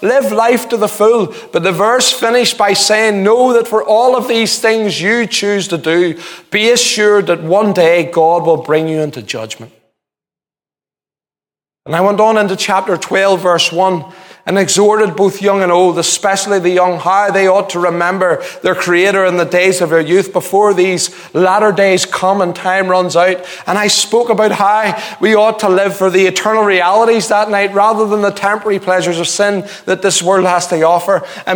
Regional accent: Belfast, Northern Ireland, United Kingdom; He said, "Where are you from?" I says, "East Belfast."

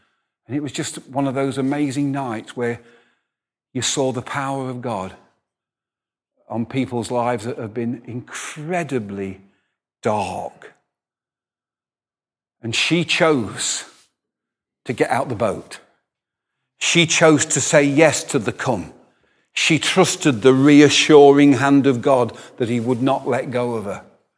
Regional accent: England, United Kingdom; also born or lived in Scotland; I stayed 16 years and they would not talk to me as an Englishman. They said, you're an honorary Scot now. You're not English.

